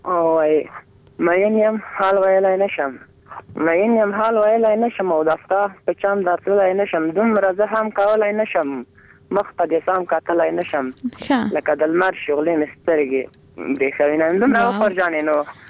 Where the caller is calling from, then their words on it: Parwan, Afghanistan; د پروان ولایت څخه اړیکه نیولې.